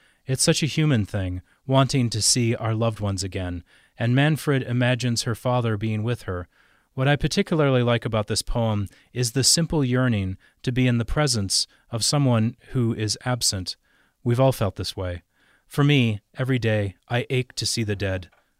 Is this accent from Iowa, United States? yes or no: no; Stillwater, Minnesota, United States; She lives and writes in my hometown of Stillwater, Minnesota.